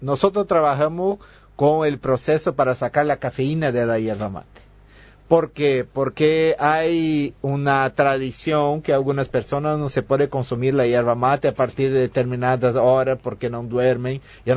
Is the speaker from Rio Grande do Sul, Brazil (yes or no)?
yes; Novo Hamburgo, Rio Grande do Sul, Brazil; Sí, sí, sí. Soy de Novo Hamburgo, en Río Grande del Sur.